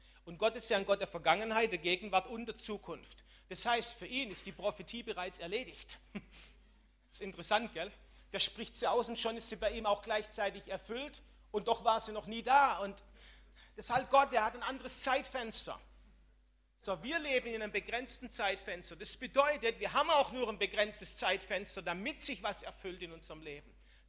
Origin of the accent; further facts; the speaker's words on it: Germany; Auch wenn wir als Deutsche im Moment so ein bisschen die Oberlehrer sind, oder?